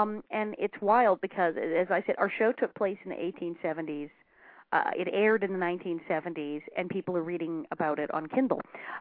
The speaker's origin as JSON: {"language": "English", "region": "California", "country": "United States", "said": "I'm from California. I thought I was doomed."}